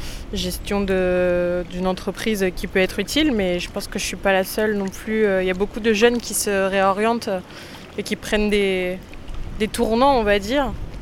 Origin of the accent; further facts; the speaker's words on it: Île-de-France, France; Bah, je suis du coin, là.